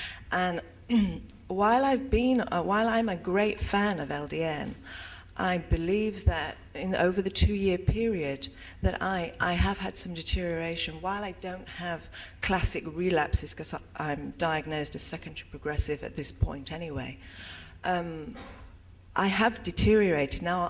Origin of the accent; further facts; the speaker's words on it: United Kingdom; now in Greece; I'm from Great Britain, but I live in Greece.